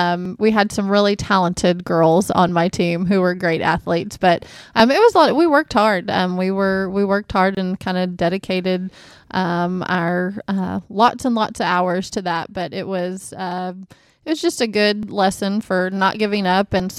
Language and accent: English; Chickasha, Oklahoma, United States; But I grew up in Chickasha, and we had an exceptional soccer program